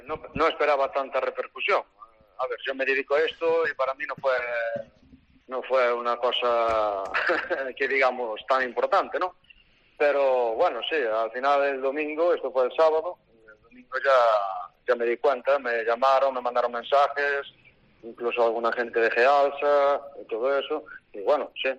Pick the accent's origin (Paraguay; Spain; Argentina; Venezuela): Spain; Puebla, Galicia; now in Boiro, Spain; Soy de Puebla, pero llevo casi toda la vida en Boiro ejerciendo.